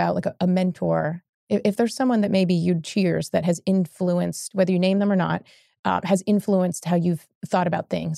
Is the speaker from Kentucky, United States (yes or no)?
yes; Louisville, Kentucky, United States; We were looking to move from Atlanta to Louisville, my hometown, be close to family.